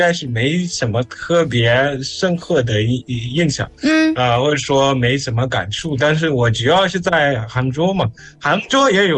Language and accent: Chinese; Zimbabwe; Chinese is a second language; 欢迎大家来收听，